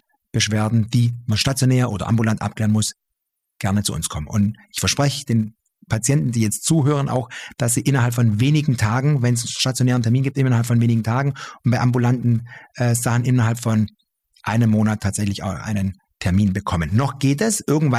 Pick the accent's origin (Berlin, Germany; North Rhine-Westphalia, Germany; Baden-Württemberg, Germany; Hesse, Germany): Baden-Württemberg, Germany; Böblingen; also born or lived in Esslingen / Tübingen; Beide Eltern sind Italiener, bin aber gebürtiger Böblinger, bin im Großraum Stuttgart überwiegend Böblingen, Esslingen, Tübingen in diesen Landkreisen aufgewachsen, groß geworden.